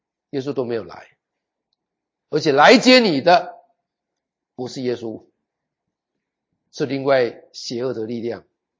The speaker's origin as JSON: {"language": "Chinese", "country": "Taiwan", "said": "我是台湾人的教会了，我批评台湾人可以，因为我是台湾人。"}